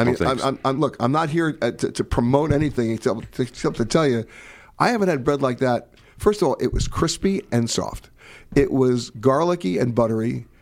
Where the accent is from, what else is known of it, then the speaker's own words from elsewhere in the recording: New York City, New York, United States; I grew up in Manhattan and New York, city of neighborhoods